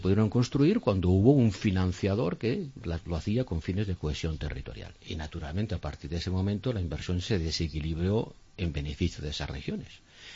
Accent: Pyrenees, Spain; O sea, yo soy del Pirineo.

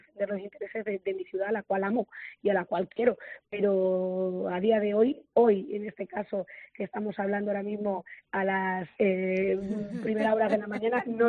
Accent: Talavera de la Reina, Castilla-La Mancha, Spain; por supuesto que soy de Talavera

